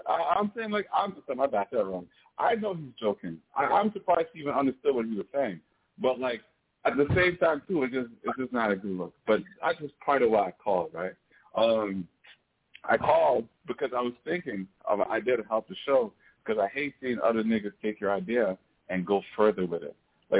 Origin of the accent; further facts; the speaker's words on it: Trinidad & Tobago; I'm from Trinidad.